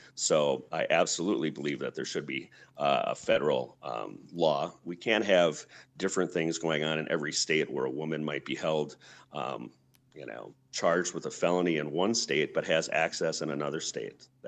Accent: Rhinelander, Wisconsin, United States; also born or lived in Duluth; I was born in Duluth, but raised in Rhinelander, spent some time in high school, college in Madison, and then moved back

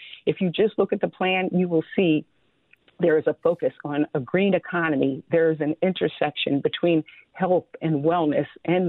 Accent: Delaware, United States; I mean, it's one of the reasons I'm from Delaware.

